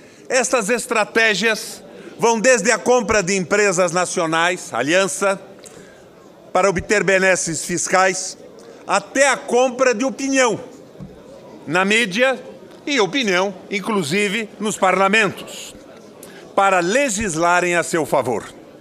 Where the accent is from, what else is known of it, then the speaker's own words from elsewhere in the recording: Brazil; Vou votar contra, sem a menor sombra de dúvida, porque sou brasileiro.